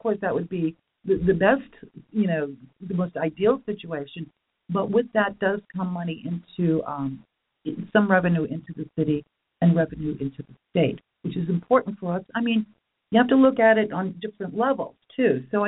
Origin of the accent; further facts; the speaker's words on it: New York, United States; I grew up in New York.